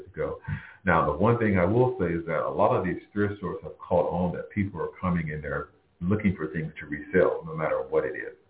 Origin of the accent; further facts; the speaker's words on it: the South, United States; You know, where I grew up in the South and where I grew up, I don't recall, we didn't have thrift stores.